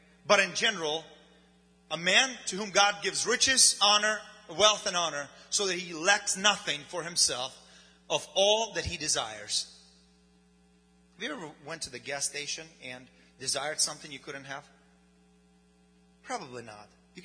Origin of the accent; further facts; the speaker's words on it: United States; English is a second language; And I am American too, so don't look at me. Although I have an accent